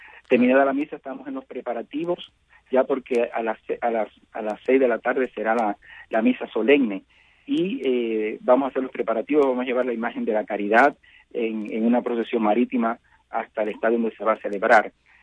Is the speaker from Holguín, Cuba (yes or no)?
yes; Holguín, Cuba; al norte de Cuba, en mi provincia, en Holguín, de donde yo soy también